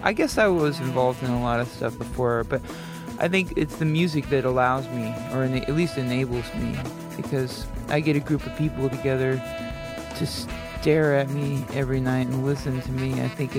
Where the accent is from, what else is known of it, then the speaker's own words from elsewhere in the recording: Oakdale, California, United States; I am from Oakdale, California.